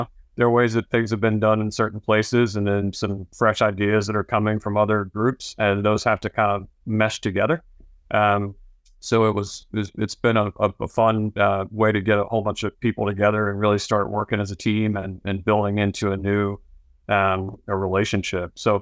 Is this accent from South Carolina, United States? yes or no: yes; Columbia, South Carolina, United States; So I'm from South Carolina, was born and raised in Columbia.